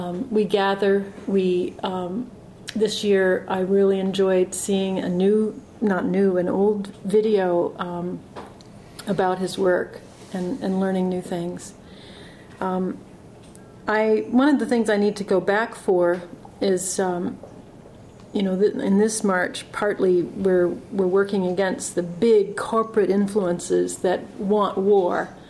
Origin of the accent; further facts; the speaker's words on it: Deerfield, Massachusetts, United States; I'm here from Deerfield, and as I said, leaving tomorrow morning.